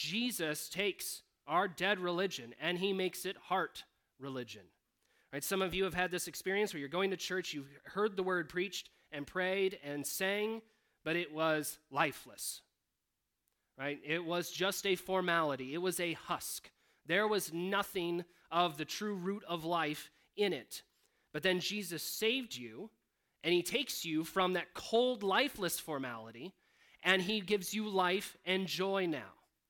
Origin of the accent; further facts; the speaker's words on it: Michigan, United States; And so I grew up in Michigan in the Midwest. We have a little bit more farming going on than there is up here. A few less hills and rocks, I think.